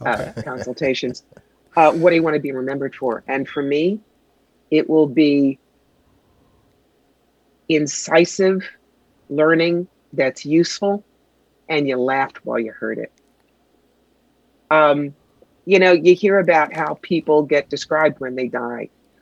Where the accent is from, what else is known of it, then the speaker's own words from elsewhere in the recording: New York, United States; No. I am from New York.